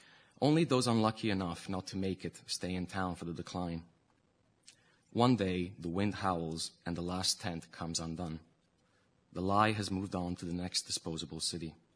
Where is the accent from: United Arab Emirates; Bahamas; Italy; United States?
United Arab Emirates; Abu Dhabi; I'm of mixed parentage, I find the easiest thing to say about my background, really, and this is by way of introduction, is that I'm from Abu Dhabi. As in, I like to think of myself as specifically from a city rather than from a country.